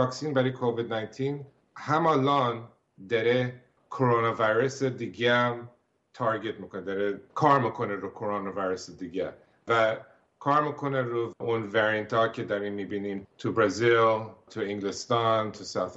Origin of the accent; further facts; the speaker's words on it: United States; همه بیشتر خانواده‌ام اینجا هستن تو آمریکا، ولی همیشه زندگیم بزرگ شدم هم آمریکایی هم ایرانی.